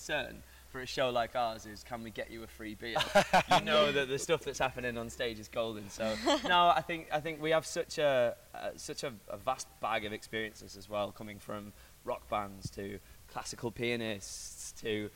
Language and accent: English; England, United Kingdom; The majority of us are English, with the exception of our wonderful Scot over here.